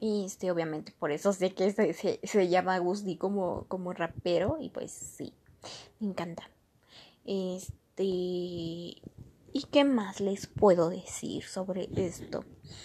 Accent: Mexico; yo no soy específicamente de México. Sí, nací, pero en Ciudad de México, pero nací en otro estado. Bueno, mis papás son de otro estado, entonces soy de otro. Mi familia completa es de otro estado y habla también otro idioma.

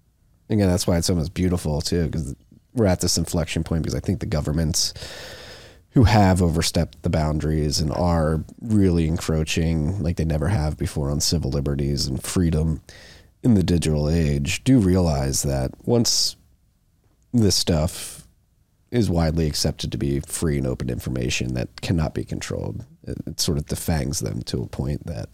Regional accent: Philadelphia, Pennsylvania, United States; I grew up in Philadelphia

